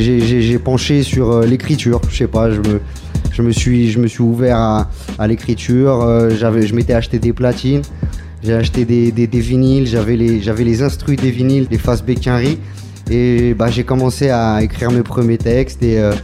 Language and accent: French; Madrid, Community of Madrid, Spain; now in France; j'ai plongé dans le hip-hop quand j'étais gamin, en fait, en Espagne, à Madrid